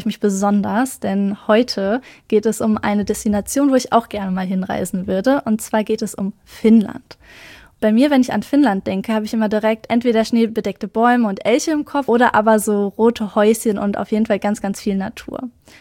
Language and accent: German; Schalksmühle, North Rhine-Westphalia, Germany; Aus Schalksmühle.